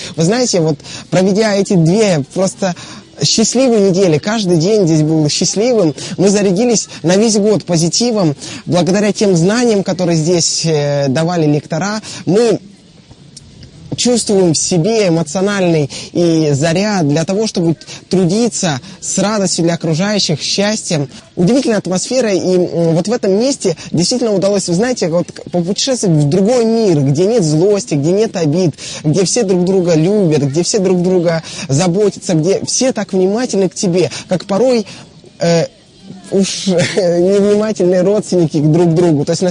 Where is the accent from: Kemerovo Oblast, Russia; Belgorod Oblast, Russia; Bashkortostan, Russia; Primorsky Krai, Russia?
Belgorod Oblast, Russia; Stary Oskol; Мы приехали с семьей из Белгородской области, города Старого Оскола.